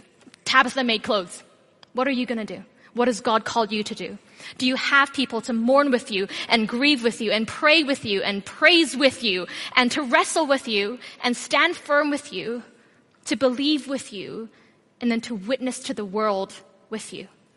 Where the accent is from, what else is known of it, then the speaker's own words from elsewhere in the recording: Hong Kong; I come from Hong Kong. I was born and raised in Hong Kong for 18 years. Hong Kong is a really small city in the south of China.